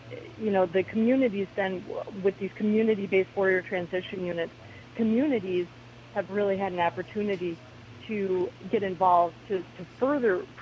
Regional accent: Sun Prairie, Wisconsin, United States; say from my hometown of Sun Prairie, Wisconsin

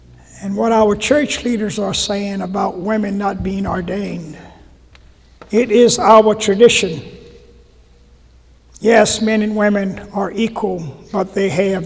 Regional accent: Louisiana, United States; It brought back memories of growing up in Louisiana, going to segregated schools for 12 years in that little town

